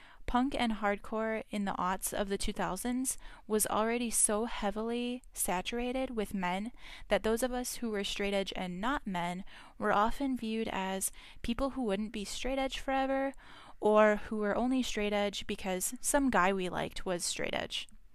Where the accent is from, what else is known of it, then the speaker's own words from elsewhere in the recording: Midwest, United States; And that was especially the case when I was a teen growing up in the Midwest.